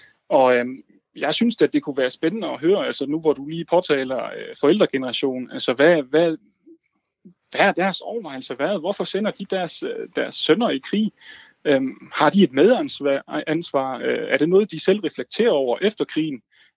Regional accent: Tinglev, Region of Southern Denmark, Denmark; Jamen, jeg er vokset op i Tinglev. Jeg er tæt på grænsen.

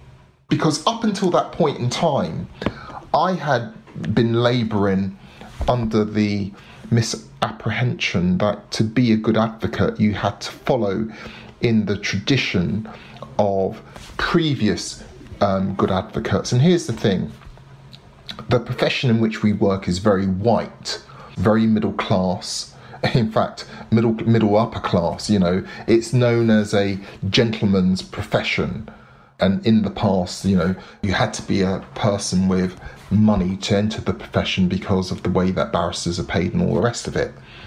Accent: London, United Kingdom; accent: South London; I'm a Londoner. When I'm not speaking very slowly, I used to speak very fast with a very strong South London accent, because that's me. I grew up in social housing.

